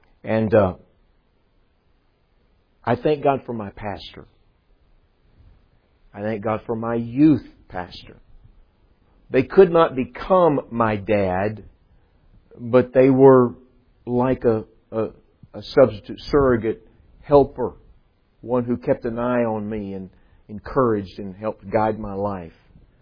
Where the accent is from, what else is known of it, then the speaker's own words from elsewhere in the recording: Dallas, Texas, United States; also born or lived in Tampa / Flagstaff / Kansas City / Indianapolis; I grew up in Dallas, and I have lived in various parts of the country.